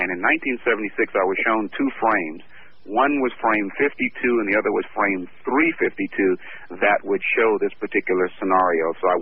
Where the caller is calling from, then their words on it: Richmond, California, United States; I'm calling from Richmond, California.